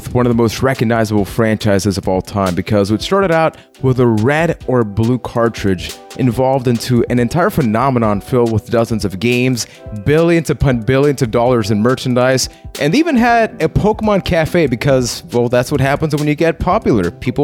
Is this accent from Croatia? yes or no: no; San Juan, Puerto Rico; I am from San Juan, Puerto Rico